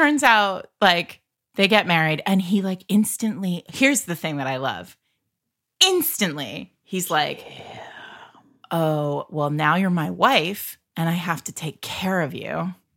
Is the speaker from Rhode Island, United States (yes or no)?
yes; Rhode Island, United States; I'm not Canadian, so. I grew up in Rhode Island where we, like, have the actual mob